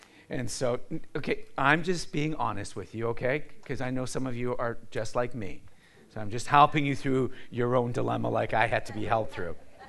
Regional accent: Canada; I said, oh, I'm Canadian, and these are like a dollar bill.

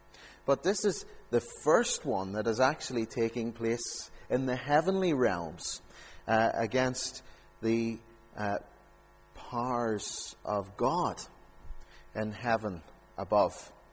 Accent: Castledawson, Northern Ireland, United Kingdom; my childhood days growing up in Meola Avenue in Castle Dawson

